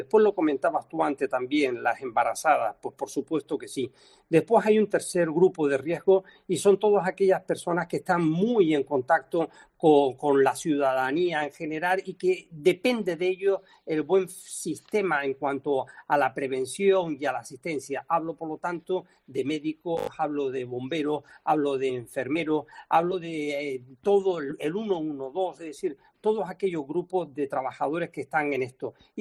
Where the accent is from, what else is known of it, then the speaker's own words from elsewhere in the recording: Spain; me duele muchísimo como español